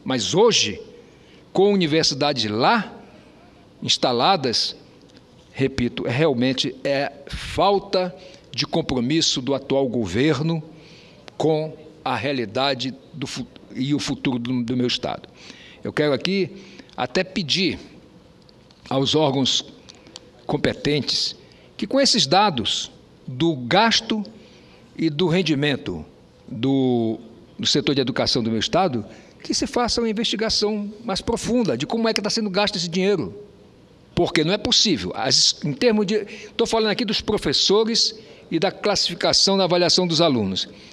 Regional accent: Roraima, Brazil; born there; Eu sou aliado do povo de Roraima. Eu tenho um compromisso com a terra onde eu nasci. Eu tenho um compromisso com a terra onde meus filhos nasceram.

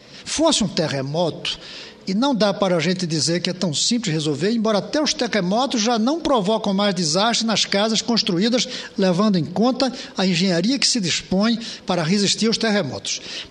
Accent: Northeast Region, Brazil; nós somos nordestinos e talvez vivenciemos isso mais que os outros.

